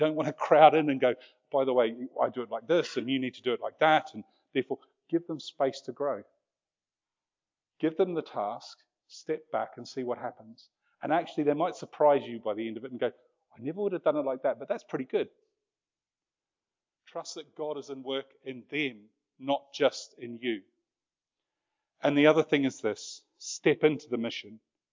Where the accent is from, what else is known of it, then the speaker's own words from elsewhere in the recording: United Kingdom; we're rather British about it. And I include New Zealanders in that lump of people.